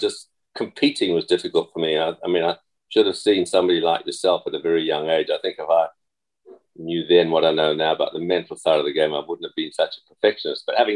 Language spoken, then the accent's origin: English; Zimbabwe; also born or lived in England; I grew up in, although I was born in England, spent a few years in England, but then we moved out to Rhodesia, as it was then, Zimbabwe, as it is now.